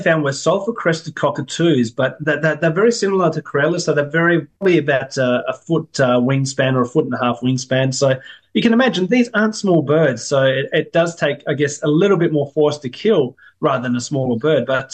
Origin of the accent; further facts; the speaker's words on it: South Australia, Australia; So we're kind of reeling in some ways about this because I grew up in South Australia.